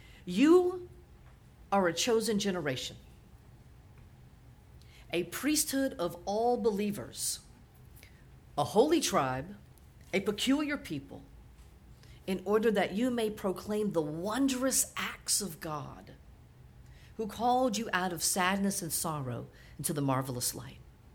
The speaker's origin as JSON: {"language": "English", "region": "Louisiana", "country": "United States", "said": "I came from Southern Louisiana where I was Roman Catholic."}